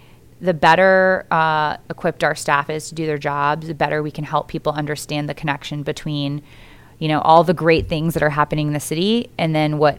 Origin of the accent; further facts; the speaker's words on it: St. Petersburg, Florida, United States; I was born and raised in St. Petersburg. I went through all the public schools, started out at Childs Park Elementary and then went to Southside and then, you know, finally St. Pete High.